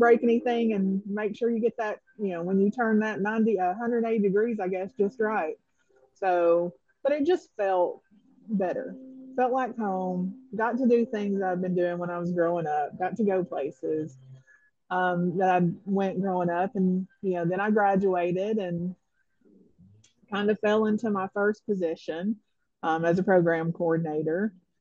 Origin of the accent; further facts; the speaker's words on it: Cumberland, Kentucky, United States; I grew up in Harlan County in southeastern Kentucky. So at the foot of Black Mountain, which is the highest point in Kentucky, in a small little town called Cumberland, mining community.